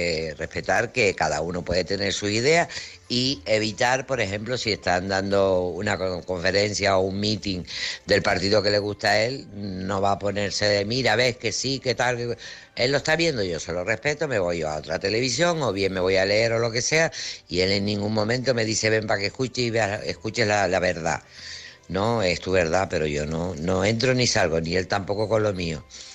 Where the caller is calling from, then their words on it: Tenerife, Canary Islands, Spain; de Tenerife